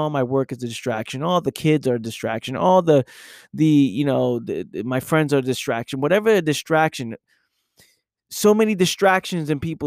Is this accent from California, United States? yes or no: no; New York City, New York, United States; You know, I lived in New York City most of my life. Like, I would say 99% of my life is born and raised in New York City, right?